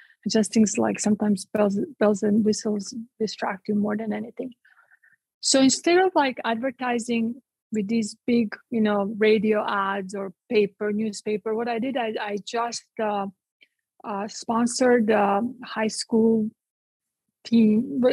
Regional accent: Split, Split-Dalmatia County, Croatia; So, Tatiana, I'm from Split.

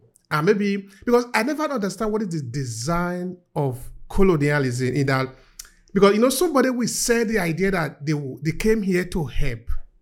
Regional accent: Nigeria; both of us, we are coming from Nigeria, no? We care about our country. I don't need anybody to tell me that one. I care about my country.

